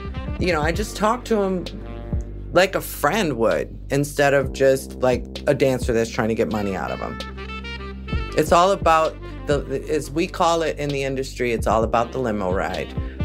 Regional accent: Milwaukee, Wisconsin, United States; Well, it started back in my hometown, Milwaukee, Wisconsin.

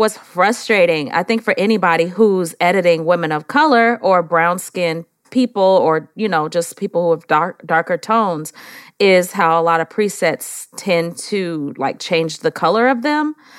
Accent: San Francisco, California, United States; now in Atlanta, United States; Oh, no. I am actually from San Francisco, California.

